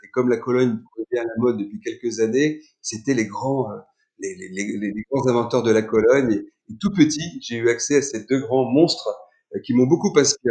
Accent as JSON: {"language": "French", "town": "Nantes", "region": "Pays de la Loire", "country": "France", "tie": "born or raised there", "also_born_or_lived": "Roubaix", "said": "moi je suis né dans le Nord, à Roubaix. Très vite, j'ai été élevé, on va faire ça synthétique, j'ai été élevé à Nantes, dans la banlieue nantaise. Et ensuite, j'ai fait mes études supérieures à Paris."}